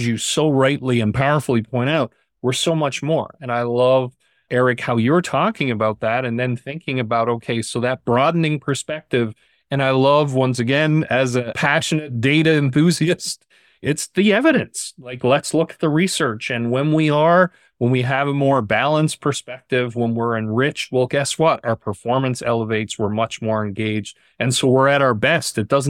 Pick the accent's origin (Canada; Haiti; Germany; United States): Canada; as a Canadian in winter